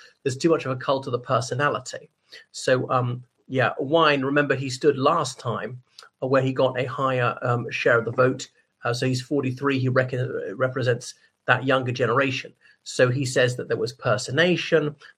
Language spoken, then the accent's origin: English; Ireland; from Ireland.